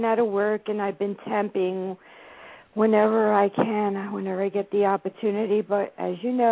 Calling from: New Jersey, United States; I'm in Hudson County, northern New Jersey.

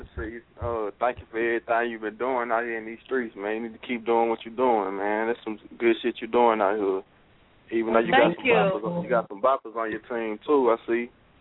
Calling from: Brooklyn, New York, United States; Calling from Brooklyn, the Crown Heights. You heard me.

